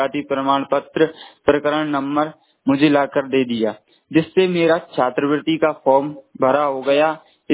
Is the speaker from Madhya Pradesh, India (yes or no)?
yes; Chhipon, Madhya Pradesh, India; मैं ग्राम पंचायत छिपोन जिला गुना मध्य प्रदेश का रहने वाला हूँ।